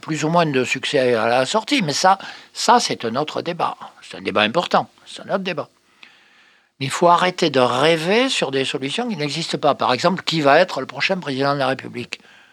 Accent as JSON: {"language": "French", "town": "Marseille", "region": "Provence-Alpes-Côte d'Azur", "country": "France", "said": "Comme chacun le sait, je suis marseillais."}